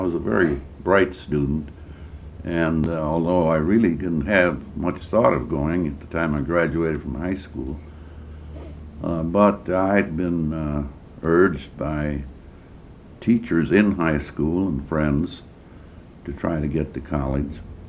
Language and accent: English; Chicago, Illinois, United States; Well, I grew up in Chicago. Disadvantaged parents. My father was a carpenter.